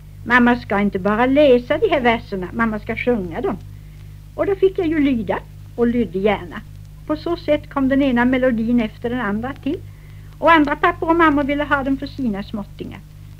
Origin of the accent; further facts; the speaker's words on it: Blekinge, Sweden; att finna upp som det hette hemma i Blekinge, det vill säga att hitta på en melodi